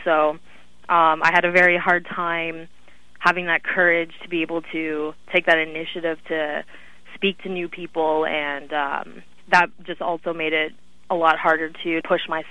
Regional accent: Markham, Ontario, Canada; I'm 22 years old. I am from Markham, Ontario, which is just about 25 minutes north of Toronto

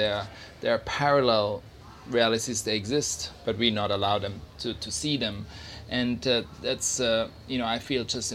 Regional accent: Switzerland; I grew up in Switzerland in the mountains and I didn't have a lot of friends growing up. It was very sort of isolated.

